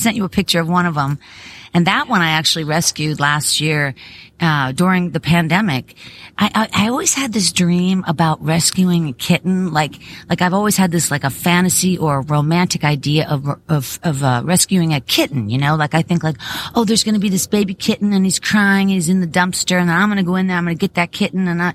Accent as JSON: {"language": "English", "town": "Pittsburgh", "region": "Pennsylvania", "country": "United States", "tie": "born or raised there", "said": "I've always had cats. And, but when I had cats, you know, growing up in Pittsburgh, it was like cats were, I don't know, they were like, I don't mean to say dispensable"}